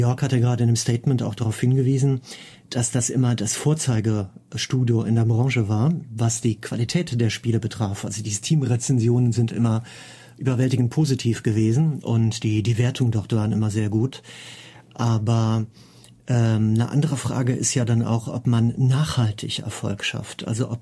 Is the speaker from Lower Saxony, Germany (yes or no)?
no; Cologne, North Rhine-Westphalia, Germany; bei mir in meiner Heimatstadt in Köln.